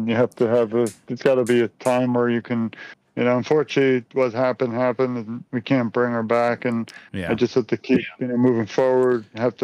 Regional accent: Brooklyn, New York, United States; I'm from Brooklyn, New York. I grew up, unfortunately, seeing bad things, and that's why I decided to go into that field.

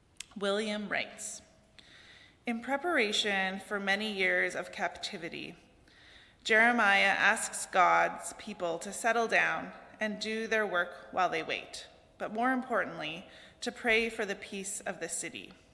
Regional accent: Uasin Gishu County, Kenya; My father tended cattle for a white settler who owned 5,000 acres, and I grew up in the Uasin-Gishu County, one of the poorest squatter environments.

